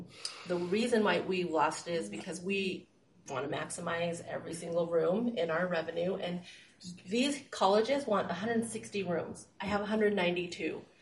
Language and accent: English; Salt Lake City, Utah, United States; even though I came from Salt Lake City downtown and worked there before as well.